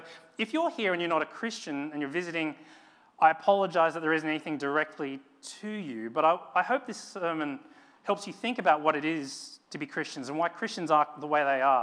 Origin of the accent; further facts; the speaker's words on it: Australia; my parents are Chinese, but I grew up in Australia, and so I live in between 2 worlds. I live in between. I'm a bit Chinese and a bit Australian, a bit of both, bit of neither.